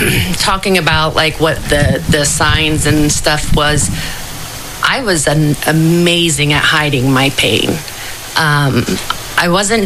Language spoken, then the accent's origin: English; Ohio, United States; I'm from Dark County.